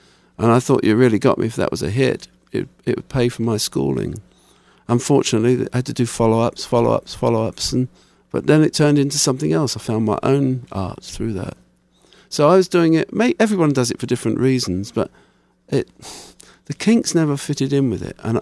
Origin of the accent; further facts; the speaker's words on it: United Kingdom; I guess we're British, part of the British invasion and all